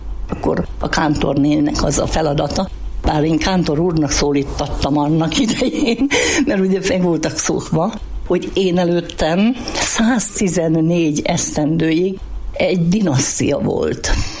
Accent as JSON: {"language": "Hungarian", "region": "Szabolcs-Szatmár-Bereg", "country": "Hungary", "said": "odahaza én szabolcsi vagyok."}